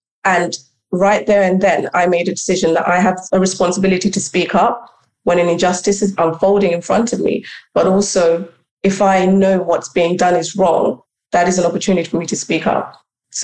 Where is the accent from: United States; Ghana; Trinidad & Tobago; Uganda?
Uganda; So I am originally from Uganda, as I mentioned, and I grew up here. But when I was around 10, 11 years old, my parents decided to take me back to Uganda.